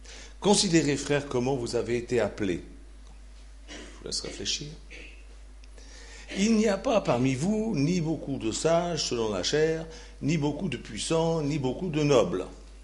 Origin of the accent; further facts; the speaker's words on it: Switzerland; je suis suisse et je sais encore compter.